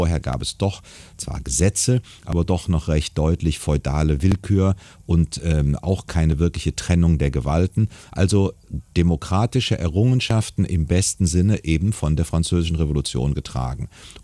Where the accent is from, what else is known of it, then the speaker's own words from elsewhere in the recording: Cologne, North Rhine-Westphalia, Germany; born there; Ja, als gebürtigem Kölner schon